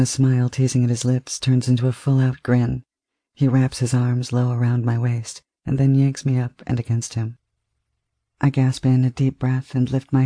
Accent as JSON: {"language": "English", "region": "New York", "country": "United States", "tie": "born or raised there", "said": "I grew up in New York, where takeout was a major food group."}